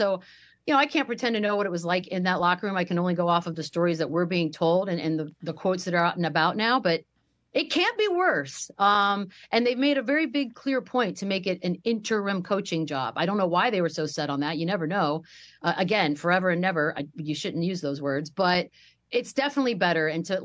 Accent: Texas, United States; even though I grew up in Texas.

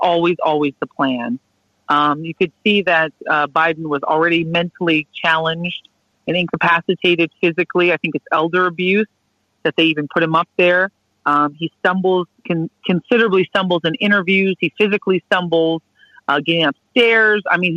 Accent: United States; when I talk about, you know, I'm American, and they say, why did you get rid of Trump?

